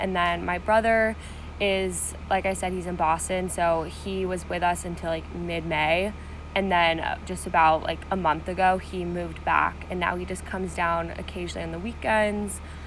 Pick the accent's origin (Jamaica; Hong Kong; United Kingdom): Hong Kong; Growing up in Hong Kong allowed me to travel the world.